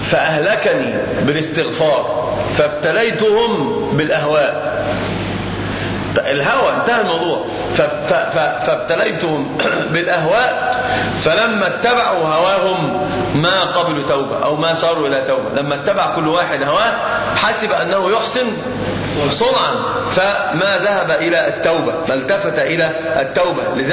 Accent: Egypt; حتى عندنا في مصر دايما كانوا يخوفونا

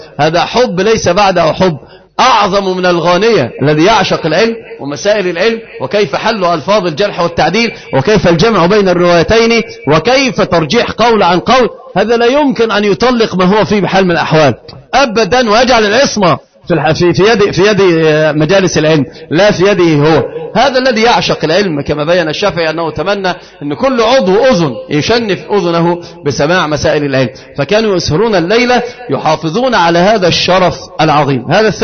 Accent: Upper Egypt, Egypt; ترى عندنا في الصعيد البعيد إيش يقولون

